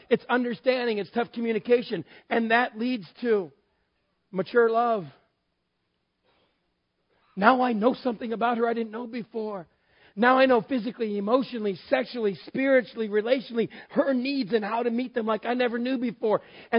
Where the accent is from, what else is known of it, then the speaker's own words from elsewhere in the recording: Texas, United States; See, I grew up in West Texas with a bunch of boys, a very big, strong dad, a very strong mom.